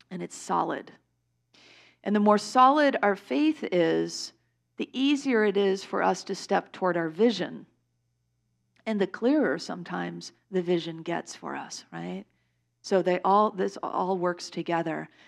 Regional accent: Chicago, Illinois, United States; I grew up in the Chicago area

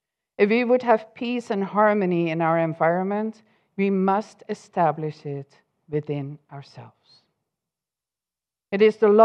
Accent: Netherlands; English is a second language; I'm from Holland. We really acknowledge the fast lane.

